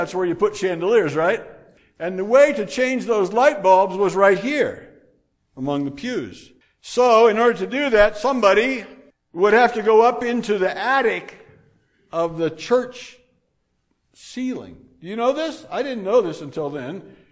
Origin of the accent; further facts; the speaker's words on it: Columbus Grove, Ohio, United States; when I was the church custodian of the small congregation, small church in my hometown in Columbus Grove, Ohio.